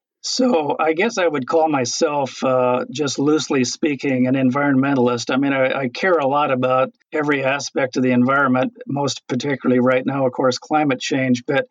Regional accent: Oregon, United States; I grew up right on the Rogue River, and there was a 10-mile stretch of that river that I knew every rock on.

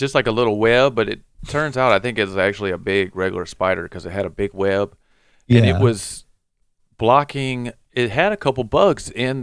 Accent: Alabama, United States; And I am from Alabama, and I get a Google alert on cannabis in Alabama.

